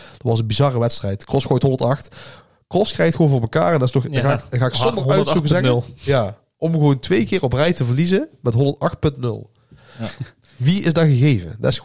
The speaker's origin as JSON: {"language": "Dutch", "country": "Sweden", "second_language": "Dutch", "said": "Ik kom uit Zweden."}